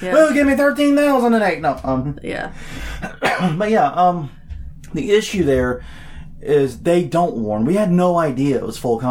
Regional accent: South Carolina, United States; also born or lived in Atlanta; I grew up in South Carolina. I spent a lot of time in Atlanta as a kid.

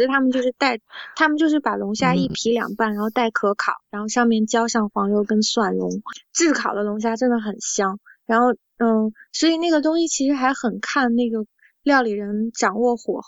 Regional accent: China; now in Paris, France; 其实我就是作为中国人来讲

